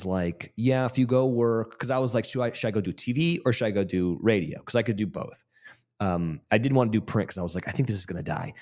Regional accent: Carmel, California, United States; So I'm the youngest of five kids, and we grew up in Monterey or Carmel, California, which is like a very affluent, privileged area.

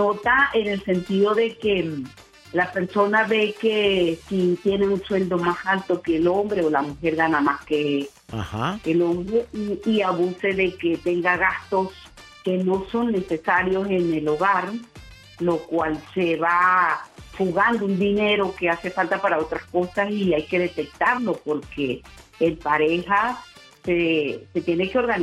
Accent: Venezuela; now in Viña del Mar, Chile; Soy venezolana, pero allá uno tiene como que el acento de acá un poco ya invertido.

